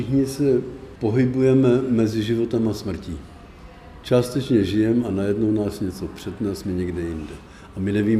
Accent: Prague, Czechia; Já nejsem takový strašný vlastenec, ale já jsem Pražák, takže pro mě je to strašně důležitý.

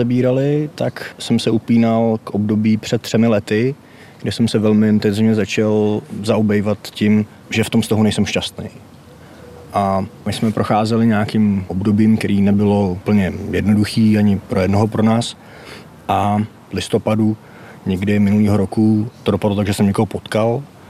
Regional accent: Prague, Czechia; jsem z Prahy a neprocházím úplně jednoduchým obdobím svého života

